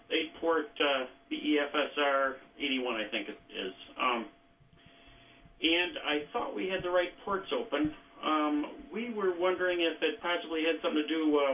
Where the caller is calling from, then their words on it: Irondequoit, New York, United States; Irondequoit.